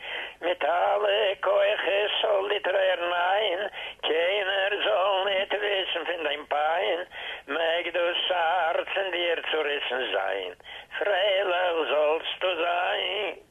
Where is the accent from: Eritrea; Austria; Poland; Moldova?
Moldova; Bessarabia; born there; German is a second language; Ich bin geboren in Bessarabien, weißt du, also eine Gegend ist so in Moldova.